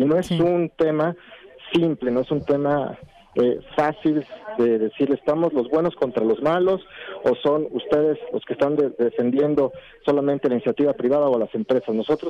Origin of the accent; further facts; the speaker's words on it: Mexico; Los únicos que vamos a perder somos los mexicanos